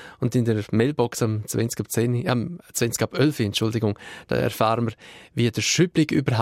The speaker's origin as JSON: {"language": "German", "country": "Switzerland", "said": "Das ist bei uns in der Schweiz dafür wieder enorm wichtig mit unseren Bergen."}